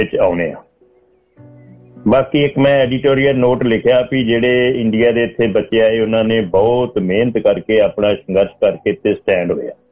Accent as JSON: {"language": "Punjabi", "region": "Punjab", "country": "India", "moved": "as an adult", "said": "ਮੈਂ ਪੰਜਾਬ ਤੋਂ ਬਿਲੋਂਗ ਕਰਦਾ ਜੀ, ਡਿਸਟ੍ਰਿਕਟ ਸ੍ਰੀ ਫਤਿਹਗੜ੍ਹ ਸਾਹਿਬ।"}